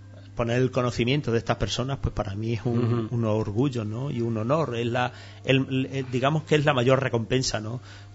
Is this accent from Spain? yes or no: yes; Guareña, Extremadura, Spain; soy ciudadano de Guareña, soy padre, soy trabajador